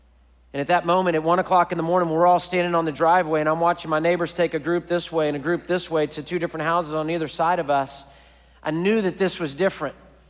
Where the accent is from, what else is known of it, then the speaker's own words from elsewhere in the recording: Houston, Texas, United States; I'm born and raised in Houston, Texas, and so I know hurricanes just like many of you know hurricanes.